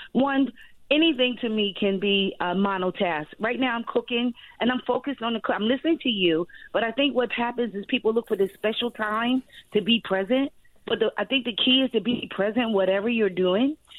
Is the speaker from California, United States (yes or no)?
no; Philadelphia, Pennsylvania, United States; I'm from Philly. I'm in West Philly, or whatever they call it now with the gentrification.